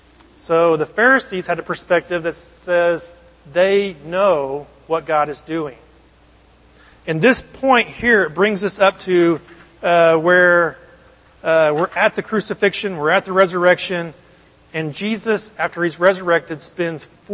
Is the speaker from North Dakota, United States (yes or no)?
no; Oklahoma, United States; I grew up in Oklahoma. My wife and I both grew up in Oklahoma.